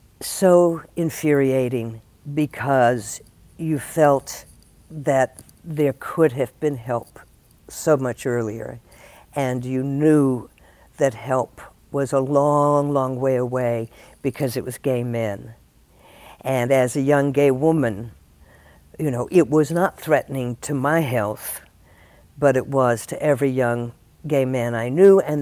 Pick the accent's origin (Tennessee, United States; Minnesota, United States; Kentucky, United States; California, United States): Tennessee, United States; Paris; What was most remarkable about being in my hometown during those months was that after George Floyd was murdered in my little town of Paris, Tennessee, with the Confederate statue on the court square